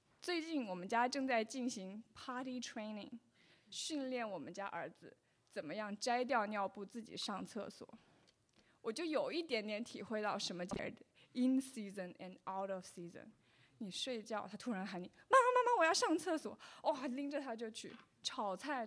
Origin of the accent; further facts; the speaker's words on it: China; 所以连我们中国人古人都知道这个道理哈